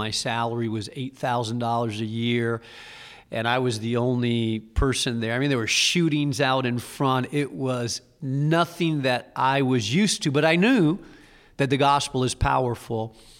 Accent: northern Spain, Spain; So I came to Moody from Spain. I grew up in Spain and a town of 200 people.

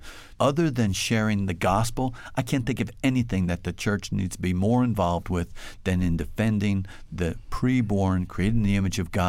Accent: New Jersey, United States; That mom could travel to my home state of New Jersey

